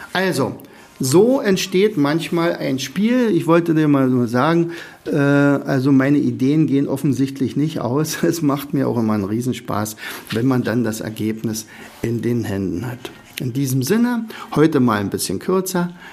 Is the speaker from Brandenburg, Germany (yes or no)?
yes; Oderberg, Brandenburg, Germany; born there; now in Rauen, Germany; da wo ich ja hingezogen bin, ich bin ja gebürtiger Oderberger, bin nach Rauen gezogen